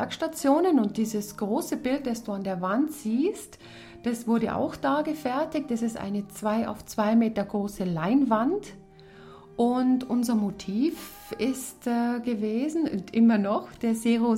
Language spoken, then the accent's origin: German; Rosenheim, Bavaria, Germany; wir sind im September 2012 nach Bonstetten gezogen. Wir kommen ursprünglich aus dem Chiemgau, aus Rosenheim.